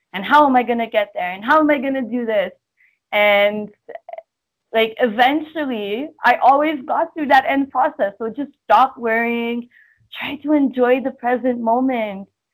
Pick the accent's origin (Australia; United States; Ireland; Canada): Canada; I grew up in Canada, but I was raised in like an Italian immigrant household